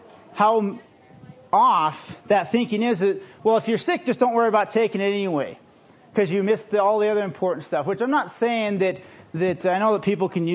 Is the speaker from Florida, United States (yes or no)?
no; Glendive, Montana, United States; I'm from Glendive.